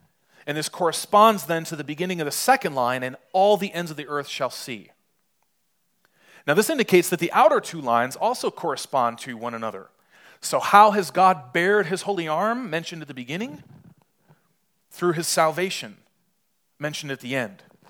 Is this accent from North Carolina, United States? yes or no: no; Poway, California, United States; I grew up in Poway, as I mentioned, so I'm staying with friends there.